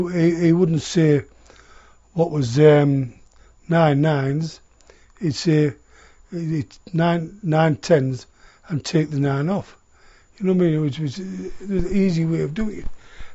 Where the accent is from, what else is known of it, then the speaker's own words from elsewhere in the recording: Middlesbrough, North East England, United Kingdom; I'm actually born and bred in Middlesbrough. I was born on the 16th of May 1934, just 500 yards from where I live now, actually. I was the first baby, it was a brand new estate, and I was the first baby ever born on that estate.